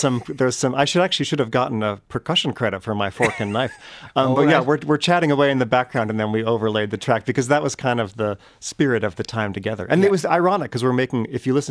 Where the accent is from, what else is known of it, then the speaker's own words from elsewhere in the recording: Vermont, United States; I come from Vermont. I grew up in Vermont and when I was a kid in the 80s.